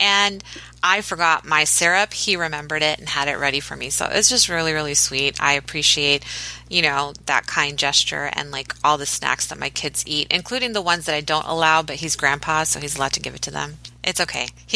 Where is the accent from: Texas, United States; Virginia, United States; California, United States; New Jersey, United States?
Texas, United States; So again, we have news out of Texas. It is my home state. I still do love it, but man, am I shaking my head at my home state an awful lot these days.